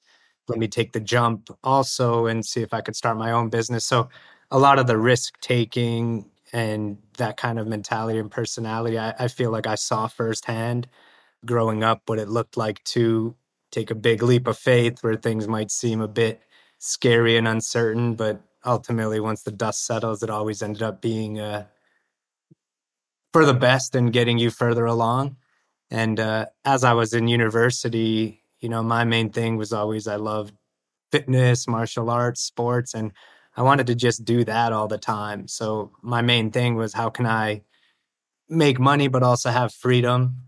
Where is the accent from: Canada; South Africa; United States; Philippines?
Canada; also born or lived in Romania; so I immigrated from Romania to Canada when I was about 5 years old.